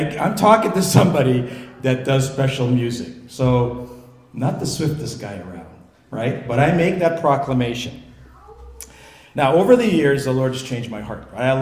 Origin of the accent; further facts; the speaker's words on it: Belize; grew up in the church, and for as long as I could remember, I've attended church. I grew up in Belize. I was just telling these folks, I grew up in Belize, and my dad was a principal in Belize.